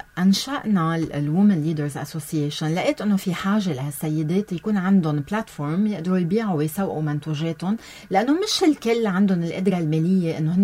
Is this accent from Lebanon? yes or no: yes; Lebanon